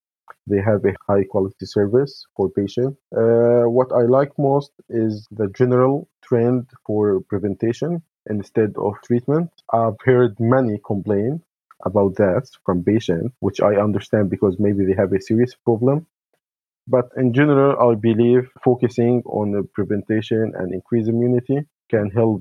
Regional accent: Syria; English is a second language; now in Netherlands; I'm a pharmacist from Syria, and I'm living here in Netherlands since 2015.

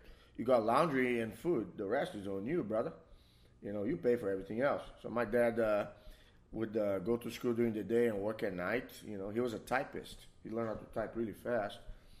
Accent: Brazil; moved away; I'm from Brazil.

